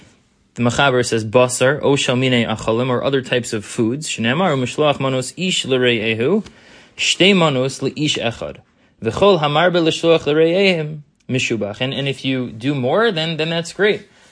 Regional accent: New York, United States; As a New Yorker, I feel like coming in, telling you what to get at Romanian is like ridiculous.

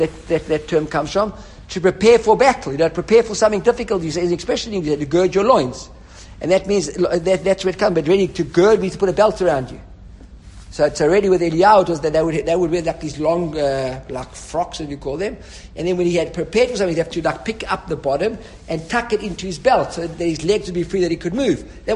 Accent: Johannesburg, Gauteng, South Africa; let's say you live, I don't know, where I grew up in Johannesburg

